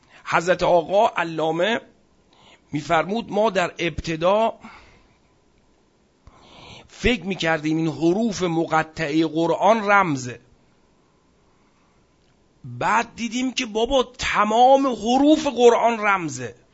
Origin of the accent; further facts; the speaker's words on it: Iran; چون ما ایرانیم بنا نیست که بگیم همه چیز مال ماست.